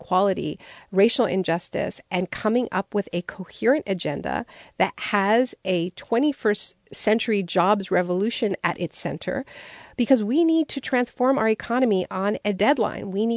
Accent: Canada; I'm Canadian.

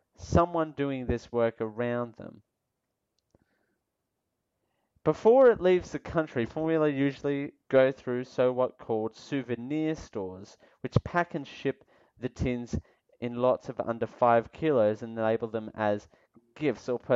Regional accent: Australia; I'm from Australia.

